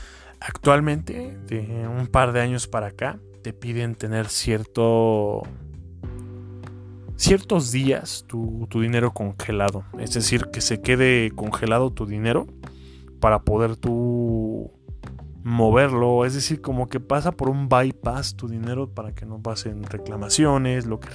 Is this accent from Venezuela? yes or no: no; Mexico; Yo soy acá de México